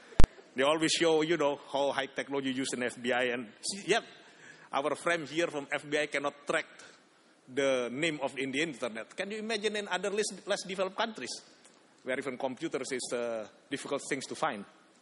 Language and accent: English; Indonesia; English is a second language; from Indonesia.